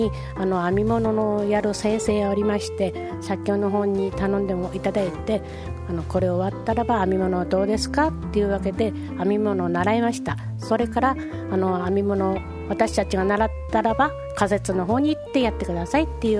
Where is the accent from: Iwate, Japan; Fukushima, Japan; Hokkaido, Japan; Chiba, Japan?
Fukushima, Japan; Iitate; 今までずっと何年もどこにも出たことなかったので、もう飯舘村はこれが自然だっていうことが